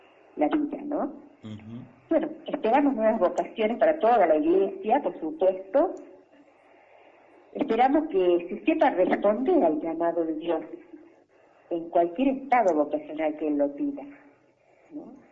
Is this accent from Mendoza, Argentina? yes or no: no; Villa Dolores, Córdoba, Argentina; Yo soy de Tras las Tierras, de Villa Dolores.